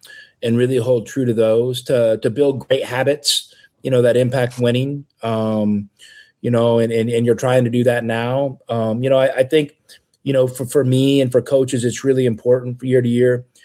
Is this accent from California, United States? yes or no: no; Kelso, Washington, United States; You know, in my town, where I grew up in Kelso, Washington